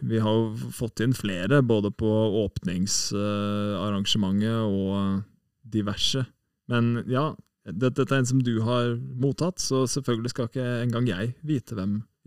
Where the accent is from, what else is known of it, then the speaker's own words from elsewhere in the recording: Oslo, Norway; for altså jeg kommer jo fra Oslo, men opprinnelig.